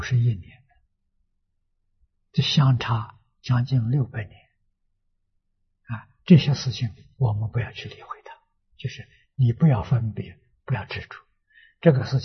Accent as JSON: {"language": "Chinese", "country": "China", "said": "我们中国人讲门道"}